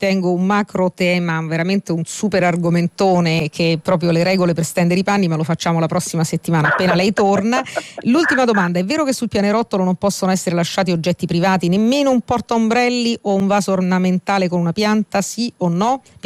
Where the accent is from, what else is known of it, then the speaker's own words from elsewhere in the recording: Apulia, Italy; forse perché sanno che io sono pugliese